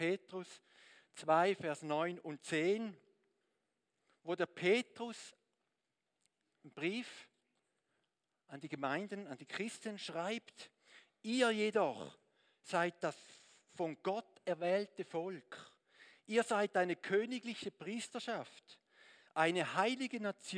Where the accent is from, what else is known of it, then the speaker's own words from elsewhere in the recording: Switzerland; bin Schweizer, sagt mir das Ding da. Das ist meine Identität, ich bin Schweizer.